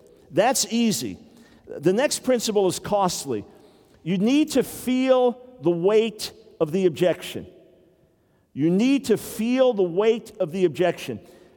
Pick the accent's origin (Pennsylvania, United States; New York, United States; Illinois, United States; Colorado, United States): New York, United States; also born or lived in Pensacola, Florida; One thing I should explain, I'm from New York. I'm a New York Jew.